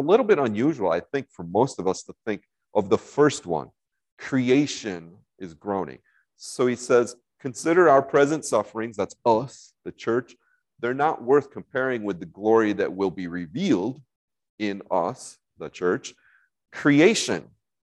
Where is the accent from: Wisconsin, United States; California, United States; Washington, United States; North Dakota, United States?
North Dakota, United States; Ellendale; I drove up from Ellendale. I'm from Ellendale, if you didn't know that.